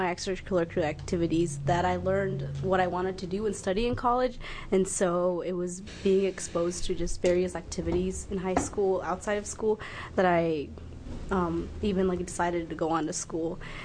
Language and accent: English; Gresham, Oregon, United States; I grew up in Rockwood, a neighborhood in the city of Gresham